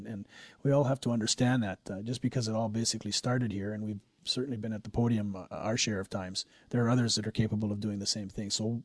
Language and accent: English; Canada; in that very fabric that I talk about in terms of being Canadian, we have to identify with being the best.